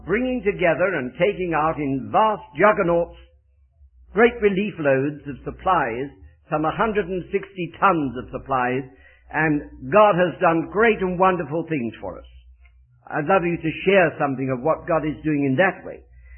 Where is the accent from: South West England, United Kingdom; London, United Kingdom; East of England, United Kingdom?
London, United Kingdom; accent: Cockney; I bring with me a very, very English accent. Although perhaps you wouldn't believe it, I was born in London within the sound of the old Bow Bells and originated with a Cockney accent.